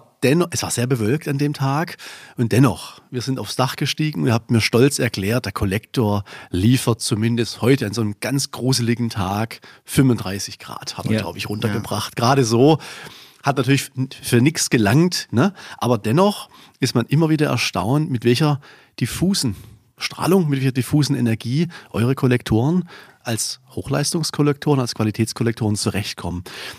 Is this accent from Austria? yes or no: no; Baden-Württemberg, Germany; als Schwabe in Tübingen bei euch